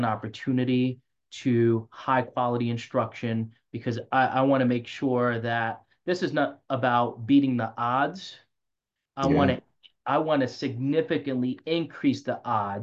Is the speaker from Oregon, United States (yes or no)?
no; New York, United States; I grew up in the South Bronx, single parent household.